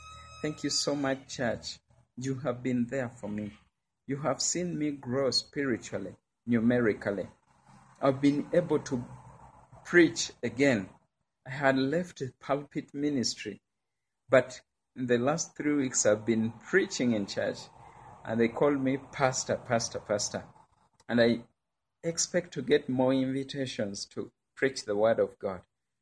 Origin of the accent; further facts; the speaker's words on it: Kampala, Central Region, Uganda; I'm from Kampala, Uganda.